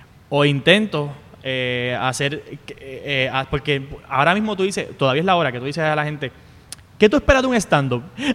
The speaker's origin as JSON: {"language": "Spanish", "town": "Corozal", "country": "Puerto Rico", "said": "yo soy un jíbaro de Corozal, soy un jíbaro de Corozal"}